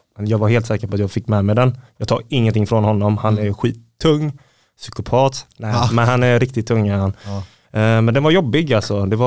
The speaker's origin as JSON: {"language": "Swedish", "country": "Thailand", "said": "Nej, jag är inte afghan. Jag är thai."}